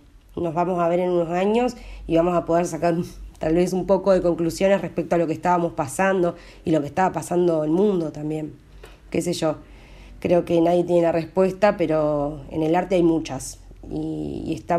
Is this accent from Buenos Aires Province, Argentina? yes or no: no; Entre Ríos, Argentina; born there; nací hace 28 años en Entre Ríos.